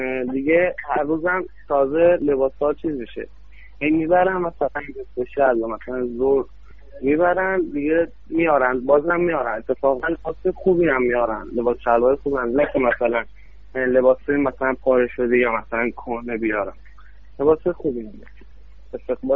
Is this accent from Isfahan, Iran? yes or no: no; Kazerun, Fars, Iran; تو شهر خودمون کازرونم را بندازیم یه دونه